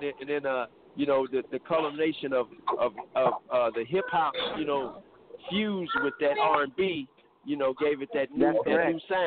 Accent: Detroit, Michigan, United States; I was, you know, just growing up in the Detroit area, you know, had to be, you know, kind of exciting because it was so much talent around you, you know.

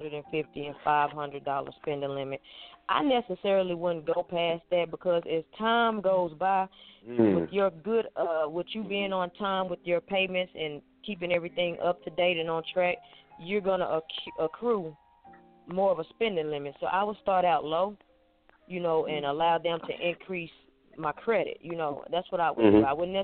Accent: the South, United States; I'm an 80s baby, so I mean, you know, I capped it off around 99. I have a lot of artists. I'm from the South

